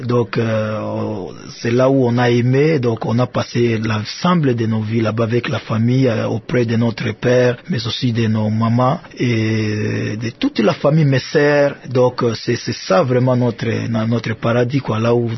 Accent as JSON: {"language": "French", "town": "Tchomia", "region": "Ituri", "country": "DR Congo", "tie": "born or raised there", "also_born_or_lived": "Bunia", "said": "J'ai passé mon enfance trop parce que mon père était pêcheur et il était à Tchomia. Donc c'est à Tchomia que j'ai passé mon enfance, entre Tchomia et Bounia de temps en temps. C'est là où la famille se trouve."}